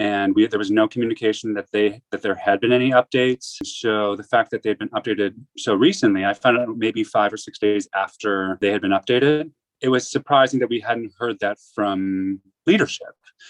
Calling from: New York City, New York, United States; I prefer he, him, and I'm calling from New York City.

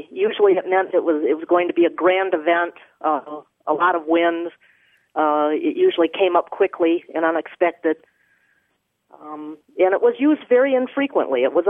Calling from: Carmel, Indiana, United States; I'm calling from Carmel, Indiana.

